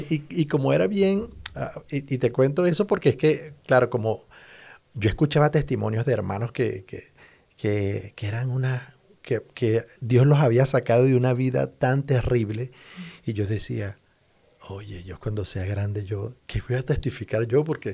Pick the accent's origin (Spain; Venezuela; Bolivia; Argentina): Venezuela; Coro, Falcón; Soy de Venezuela, de un estado llamado Falcón y la ciudad se llama Coro. Un sitio muy lindo.